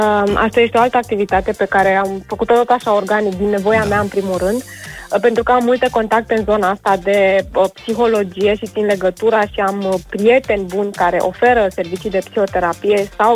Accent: Romania; moved away; când spun că sunt din România

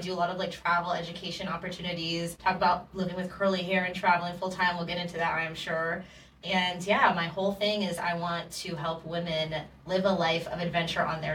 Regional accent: Jamaica; I'm Jamaican. My dad's from New York, too. Small world.

